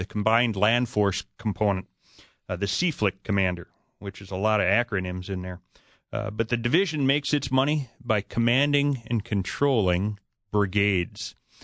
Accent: White Bear Lake, Minnesota, United States; I grew up in White Bear Lake. I attended the University of Minnesota, and I'm living out in Ham Lake right now.

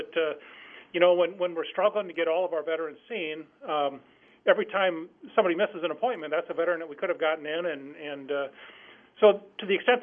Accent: Mankato, Minnesota, United States; Mankato is my hometown, and Lyle Pearson was very well known in Mankato.

